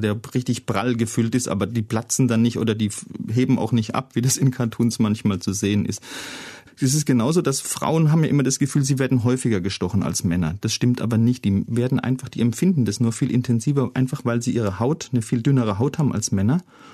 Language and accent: German; Karlsruhe, Baden-Württemberg, Germany; Also ich komme aus Karlsruhe, das ist ja im Oberrheingebiet, das hat ja eh so ein mediterranes Klima.